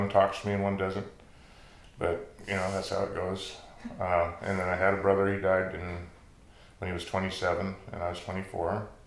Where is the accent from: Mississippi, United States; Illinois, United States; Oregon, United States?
Oregon, United States; Portland; born or raised there; moved away as an adult; also born or lived in Washington